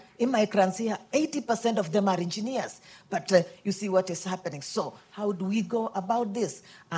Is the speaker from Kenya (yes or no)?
yes; Kenya; now in Washington, United States; I'm based here in Washington, D.C., though I'm from Kenya.